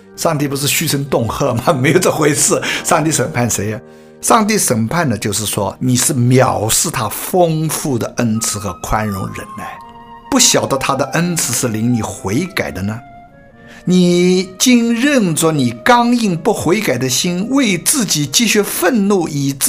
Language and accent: Chinese; China; 我们说我们中国人在民间里面很喜欢听看包公戏，对不对？